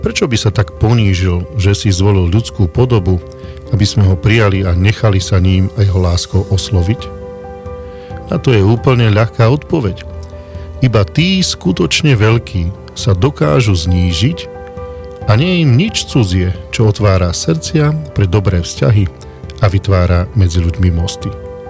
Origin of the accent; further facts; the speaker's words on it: Prešov Region, Slovakia; U nás na Šariši sa zvykne hovoriť, nemému dzecku ani vlastná mac nerozumí.